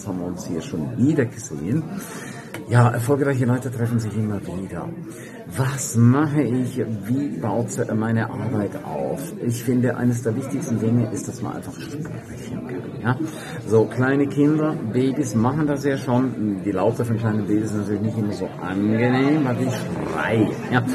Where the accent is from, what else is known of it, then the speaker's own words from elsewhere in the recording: St. Moritz, Graubünden, Switzerland; in meiner Heimatstadt, in St. Moritz.